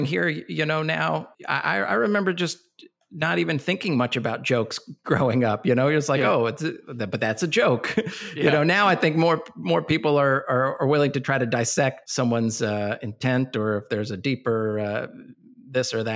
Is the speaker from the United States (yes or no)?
yes; Washington, District of Columbia, United States; born there; I was born in Washington, D.C. a number of years after my dad escaped Iraq